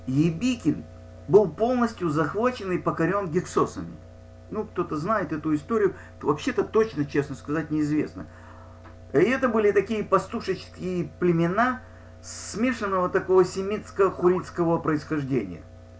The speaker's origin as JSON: {"language": "Russian", "country": "Kyrgyzstan", "said": "Я, например, приехал со Средней Азии, из Киргизии, да?"}